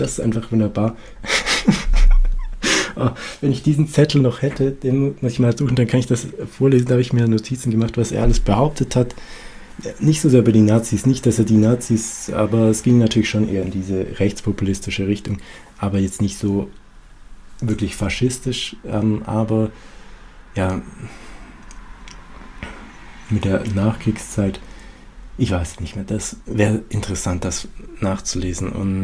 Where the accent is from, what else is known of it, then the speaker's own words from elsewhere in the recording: Thuringia, Germany; Aber dann ist man da so, also jetzt als Thüringer und steht vor einer Klasse von Argentiniern